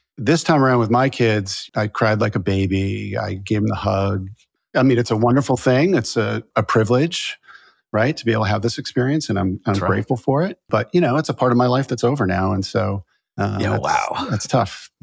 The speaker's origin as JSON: {"language": "English", "region": "Massachusetts", "country": "United States", "tie": "born or raised there", "said": "So I went to Tufts and I grew up in Massachusetts. So I wasn't that far away from home."}